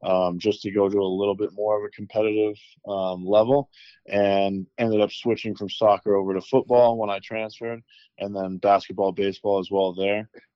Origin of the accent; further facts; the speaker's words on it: Boston, Massachusetts, United States; Yeah, I'm born and raised in Boston, Mass, man. So yeah. I have a lot of pride in where I'm from. So I grew up in Boston, lived there for majority, if not all, of my youth.